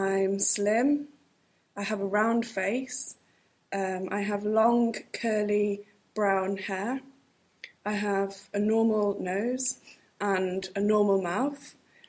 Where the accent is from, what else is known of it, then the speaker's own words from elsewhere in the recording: Wales, United Kingdom; I was born in January 1989. I'm from North Wales, which makes me Welsh.